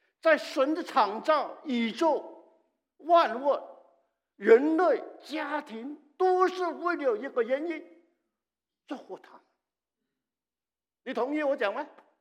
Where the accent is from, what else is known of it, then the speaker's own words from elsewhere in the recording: China; also born or lived in Hong Kong / Canada; 你是中国来的，我也是中国来的。我在中国停过，我在香港停过，我在加拿大也停过